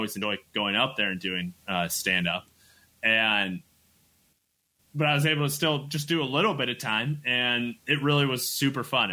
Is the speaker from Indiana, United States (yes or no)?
no; Iowa, United States; I have a bit where I talk about my hometown, which is a small rural town in Iowa.